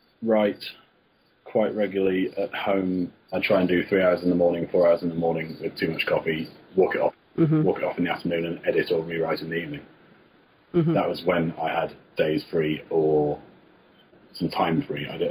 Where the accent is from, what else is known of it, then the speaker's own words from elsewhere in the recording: Leeds, Yorkshire and the Humber, United Kingdom; I grew up in Leeds